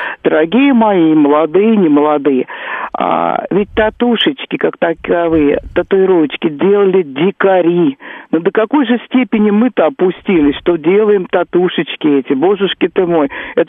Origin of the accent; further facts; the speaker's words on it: Moscow, Russia; я выросла в Измайлово, а там очень много людей возвращалось в зон.